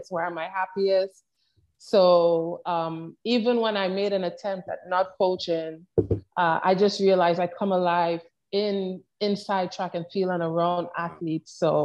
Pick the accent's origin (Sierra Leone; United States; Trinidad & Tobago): Trinidad & Tobago; The challenge that I had as a young person growing up in Trinidad is that, and growing up in the rural area in Trinidad, is that I did not have exposure to coaches.